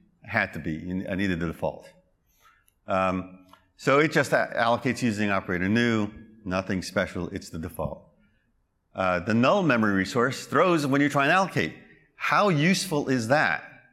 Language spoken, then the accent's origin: English; Massachusetts, United States; I'm from Massachusetts, I get to say wicked fast.